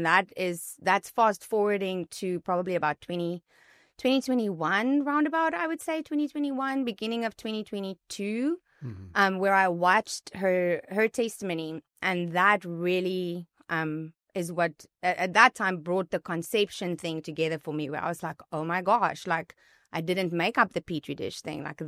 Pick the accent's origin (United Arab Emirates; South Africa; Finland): South Africa; the church that I grew up in South Africa